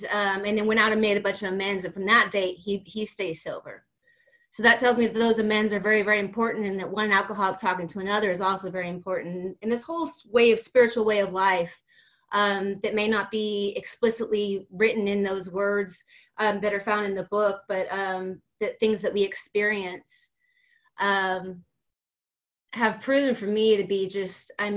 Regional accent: Sacramento, California, United States; I'm an alcoholic from Sacramento, California.

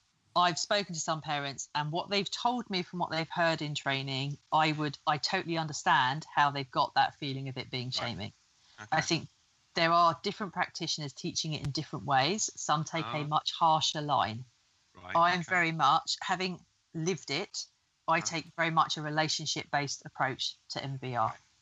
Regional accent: United Kingdom; We'd have a chat about the weather as we do, because we're British and you talk about the weather all the time.

